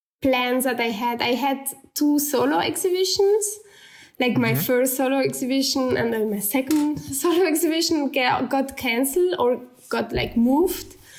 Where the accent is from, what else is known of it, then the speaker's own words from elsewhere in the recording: Barcelona, Catalonia, Spain; now in Germany; when it's winter, I'm still from Barcelona